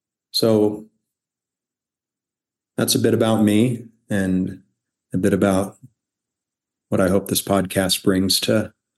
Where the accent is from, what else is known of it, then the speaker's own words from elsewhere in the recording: Storm Lake, Iowa, United States; also born or lived in Nogales; I was born in Iowa. I lived on a farm, a little town called Storm Lake. I grew up in Iowa, but also spent some formative years on a border town in Arizona called Nogales. I then moved back to Iowa.